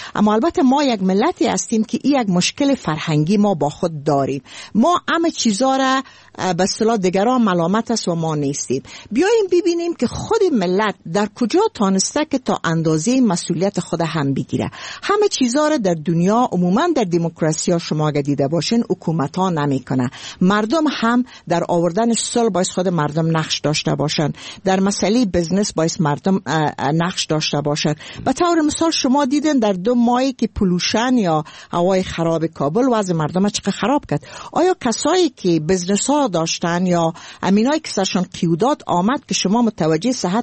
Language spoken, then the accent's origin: Persian; Afghanistan; من از افغانستان قدیم استم و من از افغانستان استم که بسیار یک افغانستان رومانتیک بود